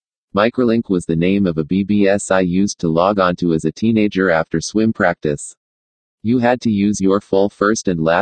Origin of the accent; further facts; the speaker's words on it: San Bernardino, California, United States; I was born and raised here in San Bernardino